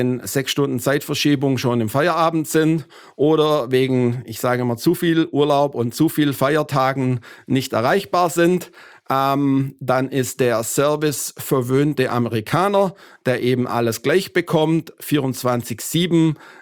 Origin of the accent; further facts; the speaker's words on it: Swabia, Germany; now in United States; Aus amerikanischer Sicht werde ich mein ganzes Leben ein Deutscher bleiben, weil ich meinen Akzent nicht wegbekomme und halt auch immer, ich sage jetzt mal, wie I react like a German mit meiner Pünktlichkeit